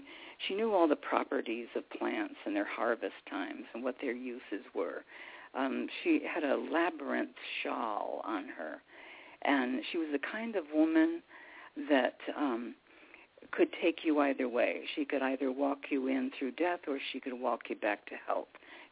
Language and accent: English; New York, United States; I grew up in the Finger Lakes in upstate New York, and I reached into the banks of the clay